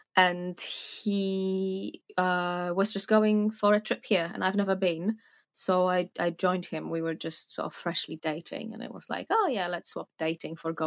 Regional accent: Warsaw, Masovian Voivodeship, Poland; English is a second language; moved away as an adult; now in Fontainebleau, France; I was born in Warsaw, Poland, where I lived until I was about 20. And then I proceeded to live in 5 different countries, and I ended up in Fontainebleau in France, where I'm at the moment. And I have been here for 5 years

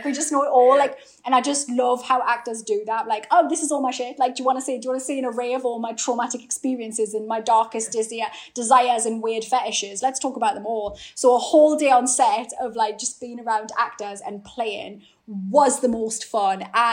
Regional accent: North East England, United Kingdom; accent: Geordie; It's my Geordie accent and my dark hair. I just look like a villain

